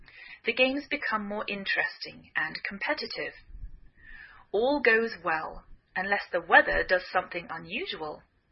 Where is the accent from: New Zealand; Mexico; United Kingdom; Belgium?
United Kingdom; England; now in United States